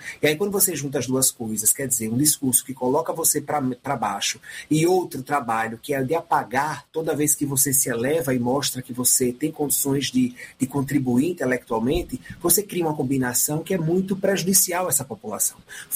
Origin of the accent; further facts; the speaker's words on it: Northeast Region, Brazil; mas como nordestino mesmo, que quer ver essa página do preconceito vencida